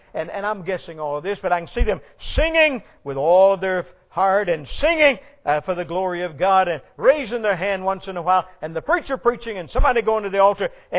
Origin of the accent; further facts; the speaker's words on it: Atlanta, Georgia, United States; But I was growing up in Atlanta, and we lived in 16 different places in the 19 years that I lived at home, and never very far from one another